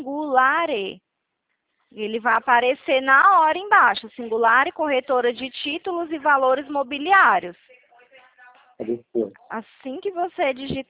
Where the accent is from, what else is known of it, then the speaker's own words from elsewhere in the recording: Ceará, Brazil; now in Campinas, Brazil; Eu sou natural do Ceará, porém atualmente não, moro aqui em São Paulo, em Campinas, né?